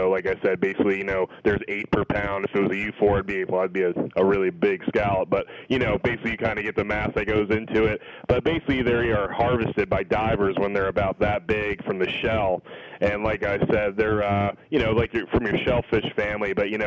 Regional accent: Florida, United States; now in Indiana, United States; I am from Florida, and a big hit when I came up to Indiana is that I kind of got some great seafood purveyors.

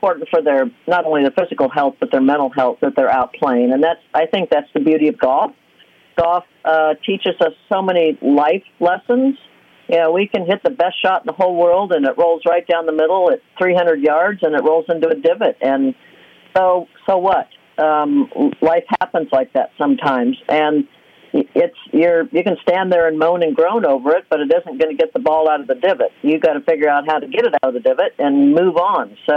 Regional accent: California, United States; born or raised there

